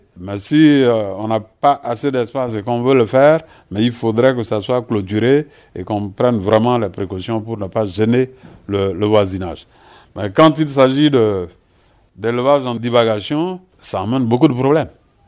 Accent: Central African Republic; Et chez nous, en Centrafrique, nous avons une association nationale des éleveurs de porc

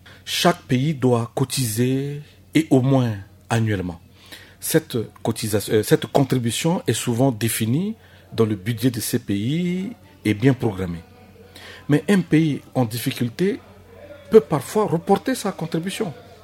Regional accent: Central African Republic; observez chez nous en Centrafrique

